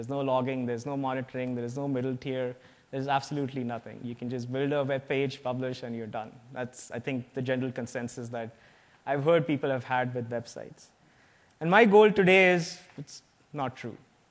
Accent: India; English is a second language; And I do have a partially funny accent because I'm not a native English speaker. Like, I'm from India.

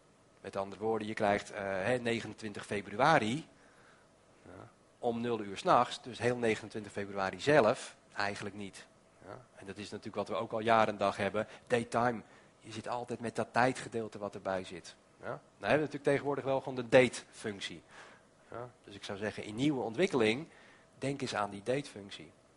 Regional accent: Netherlands; Ik weet dat er commas in staan, maar ik ben een Nederlander.

